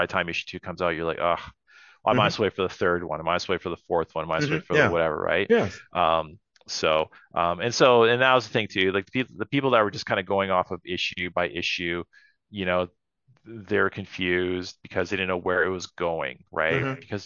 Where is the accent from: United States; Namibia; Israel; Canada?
Canada; Edmonton, Alberta; doing contract work in Edmonton, which is my hometown